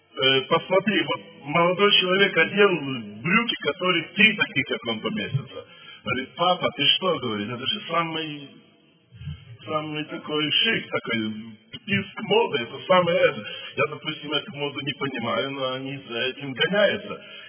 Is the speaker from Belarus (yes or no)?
yes; Belarus; moved away as an adult; now in Moscow, Russia; а мы жили в Беларуси, я родом из Белоруссии. Я всю свою жизнь прожил в Белоруссии. И только в 2000 году я был призван на служение в Москву